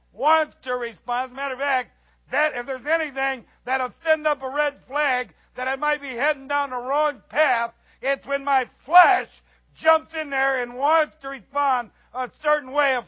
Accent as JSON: {"language": "English", "region": "Midwest", "country": "United States", "tie": "born or raised there", "said": "Now, I grew up in the Lord, back in the Midwest, in the camp meetings and the preaching"}